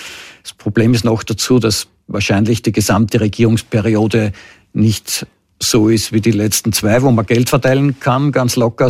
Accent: Upper Austria, Austria; also born or lived in Sweden; Aber ich bin ja eigentlich in Schweden nicht wirklich aufgewachsen, sondern es ist mein Geburtsort und meine Eltern sind dann recht rasch wieder nach Oberösterreich zurück.

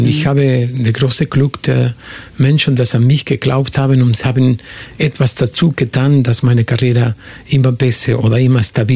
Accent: Argentina; German is a second language; moved away; Ich habe dieses Jahr 40 Jahre, dass ich schon meine Heimat verlassen habe, Argentinien.

